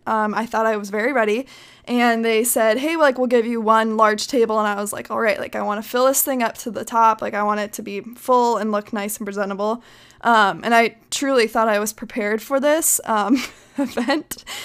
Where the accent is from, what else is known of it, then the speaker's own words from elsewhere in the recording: Minnesota, United States; So I'm from Minnesota and I road tripped out to Colorado where I go to college.